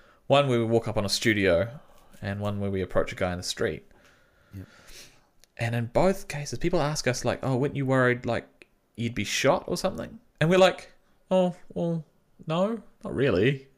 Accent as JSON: {"language": "English", "country": "New Zealand", "said": "when you go to the States as a New Zealander, you're like, everyone's got a fucking gun."}